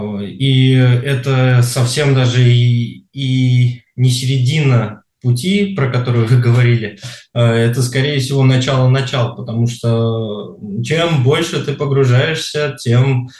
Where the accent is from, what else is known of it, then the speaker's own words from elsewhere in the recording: Tashkent, Uzbekistan; Дело в том, что я рос в Ташкенте, в Узбекистане